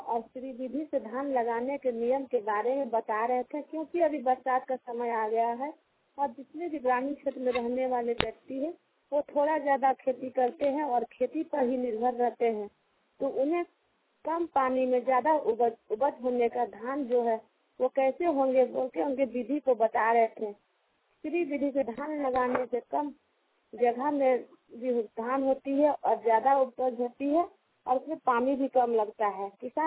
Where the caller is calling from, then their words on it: Jharkhand, India; रांची झारखंड से, झारखंड से बोल रही हूँ।